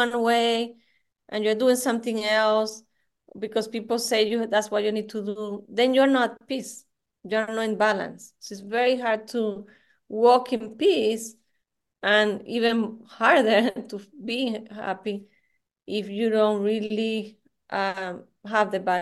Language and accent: English; Venezuela; my father is from Spain. I'm from Venezuela